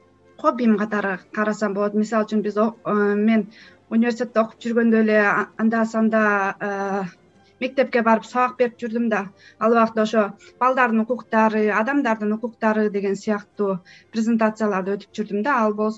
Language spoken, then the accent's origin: Kyrgyz; Koshtobo, Naryn Region, Kyrgyzstan; Коштөбөдө эле чоңойдум. Коштөбөдө эле мектеп босогосун атта ошол жерден эле чоң турмушка кадам жасадым десем болот.